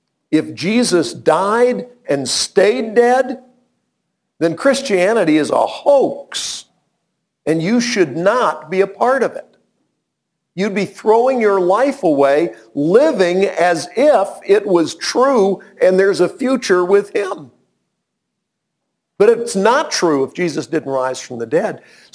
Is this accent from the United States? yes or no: yes; Illinois, United States; born there; I was born in Illinois, and people in Illinois call it the land of Lincoln